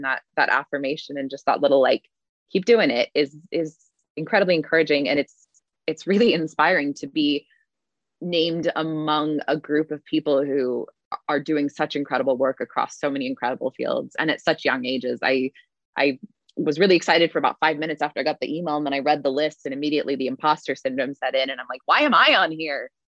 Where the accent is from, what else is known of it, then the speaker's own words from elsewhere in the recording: Salt Lake City, Utah, United States; I grew up in Salt Lake City, Utah.